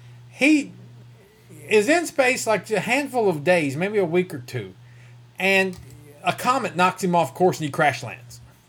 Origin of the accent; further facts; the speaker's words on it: United States; accent: hillbilly; Sorry, my hillbilly accent comes out from time to time.